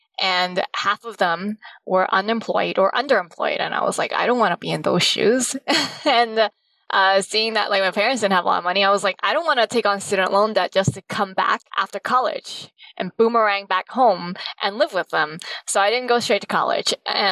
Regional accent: Brooklyn, New York, United States; And I was raised in Brooklyn, New York. We didn't have a lot of money growing up.

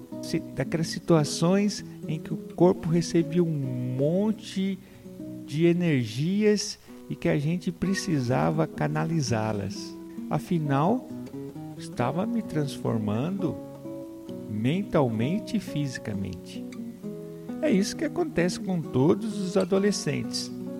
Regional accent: Pompeia, São Paulo, Brazil; são as minhas memórias da minha infância, da minha adolescência e da minha juventude em Pompeia

